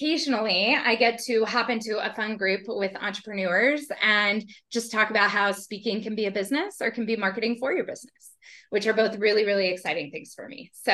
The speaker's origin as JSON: {"language": "English", "town": "Mansfield", "region": "Texas", "country": "United States", "said": "I am from Mansfield, Texas. I am a professional speaker."}